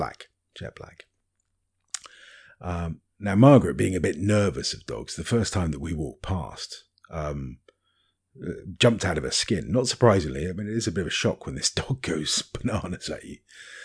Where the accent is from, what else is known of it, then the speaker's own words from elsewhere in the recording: United Kingdom; now in Cyprus; And that takes us past a few of our neighbours, and being terribly British, we wish everybody a jolly day and hello, what ho